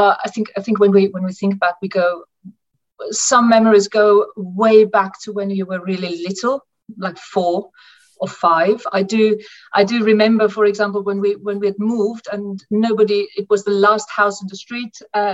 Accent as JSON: {"language": "English", "region": "Carinthia", "country": "Austria", "tie": "born or raised there", "also_born_or_lived": "Graz", "moved": "as an adult", "said": "I grew up in Graz and in Carinthia. I've moved from a town, a city, the second biggest city actually, age 4, to the countryside. And this is where I lived until I was 18, and then left home to study."}